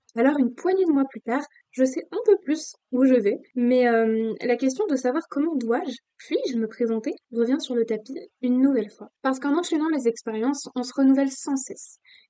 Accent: Paris, Île-de-France, France; Alors moi, maintenant, je dis que je viens de Paris. Ce n'est pas là où je suis, mais c'est là d'où je viens.

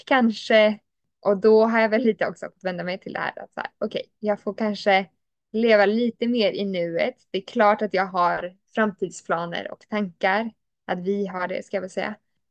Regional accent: Sweden; Jag är fortfarande svensk

